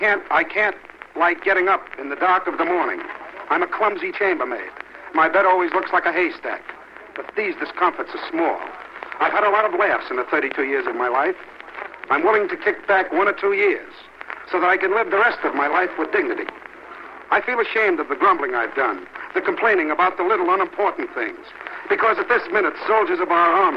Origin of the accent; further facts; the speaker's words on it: New York, United States; I was born and raised in New York. I used to think America was a suburb of New York.